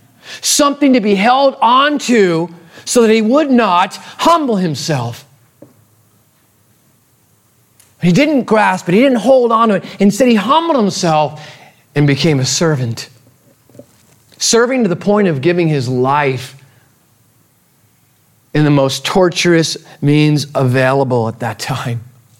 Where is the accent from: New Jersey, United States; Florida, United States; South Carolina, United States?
New Jersey, United States; Yeah, I'm from Jersey.